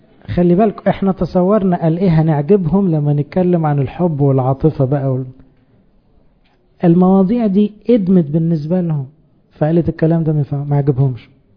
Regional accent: Egypt; احنا كمصريين وكأقباط برضو

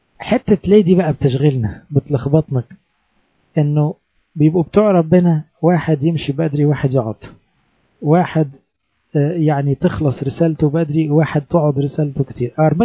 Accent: Egypt; يموت عندنا في مصر يبارك لنا بلادنا

